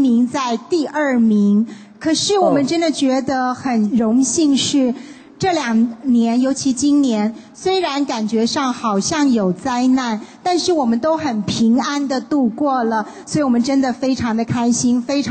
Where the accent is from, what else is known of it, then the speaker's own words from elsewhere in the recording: Taiwan; born there; 我们生在台湾真的很快乐。